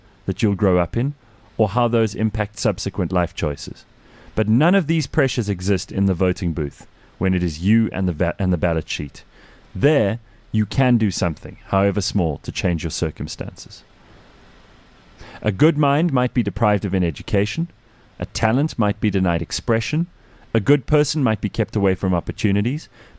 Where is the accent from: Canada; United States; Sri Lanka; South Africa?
South Africa; now this is how it feels being South African.